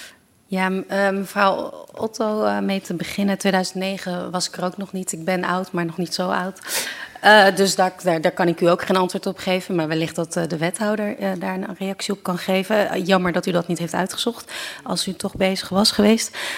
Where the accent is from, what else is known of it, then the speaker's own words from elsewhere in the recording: Holland, Netherlands; ik ben een Hollandse meid en ik heb geleerd, je moet je gezonde boerenverstand gebruiken.